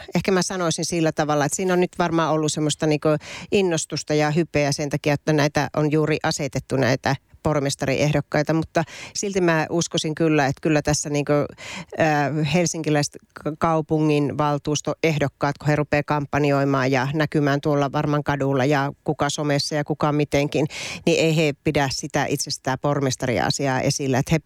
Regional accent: Joensuu, North Karelia, Finland; mun kotikaupungissa Joensuussa

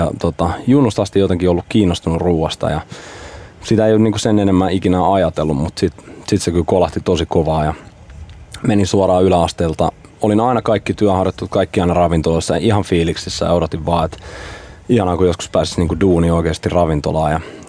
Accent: Lahti, Päijät-Häme, Finland; mä oon Lahdesta kotoisin

